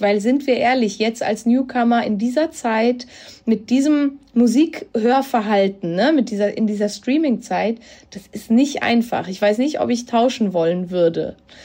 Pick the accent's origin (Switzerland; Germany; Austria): Switzerland; auch als Schweizerin immer wieder zurückkommen darf